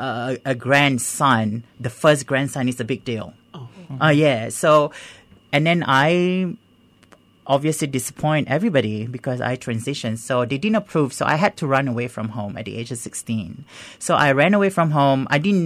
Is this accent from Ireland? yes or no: no; Singapore; Yeah, so with me, I was born in Singapore and I grew up in Singapore and I transitioned in Singapore at the age of 16, actually.